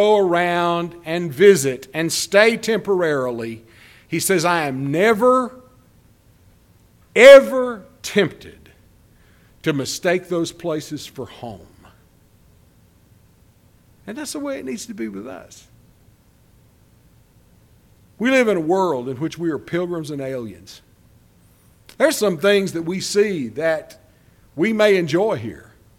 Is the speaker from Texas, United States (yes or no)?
yes; Texas, United States; I'm from Texas, and I don't even mistake Texas for home.